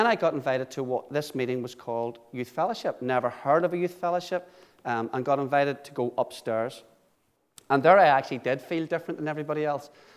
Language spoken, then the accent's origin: English; Carrickfergus, Northern Ireland, United Kingdom; there was not the same working together of the churches in Carrick that there later became. I grew up not just in the Sally Ann's Sunday School, but also in the Boys Brigade and the Presbyterian Church.